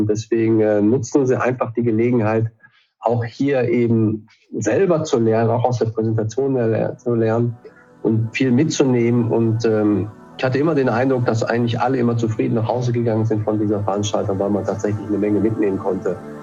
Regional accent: North Rhine-Westphalia, Germany; Als Westfale würde ich naturgemäß nie herausstellen, was ich besonders gut kann.

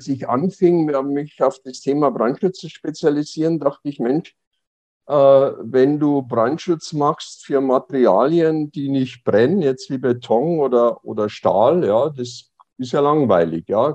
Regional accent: Passau, Bavaria, Germany; moved away as an adult; now in Berlin, Germany; Ich hatte im letzten Jahrhundert noch eine journalistische Ausbildung hinter mich gebracht in Passau, meiner Heimatstadt, und bin dann, nachdem ich als Journalist ausgebildet war, nach Berlin gegangen

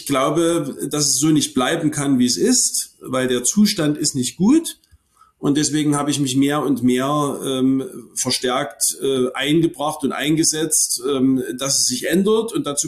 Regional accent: Hohenstein-Ernstthal, Saxony, Germany; In meiner Heimatstadt Hohenstein-Ernstthal ist in den 90er Jahren

